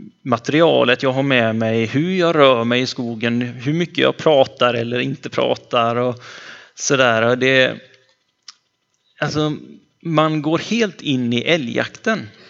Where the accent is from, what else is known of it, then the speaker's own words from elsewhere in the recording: West Coast, Sweden; men nere i Sydsverige där jag kommer ifrån, västkusten, där har det precis börjat.